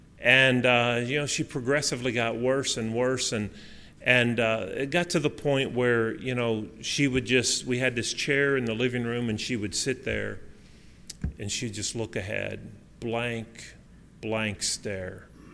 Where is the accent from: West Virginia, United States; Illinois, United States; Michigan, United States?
West Virginia, United States; my grandma and granddad, we grew up in West Virginia. I grew up in West Virginia.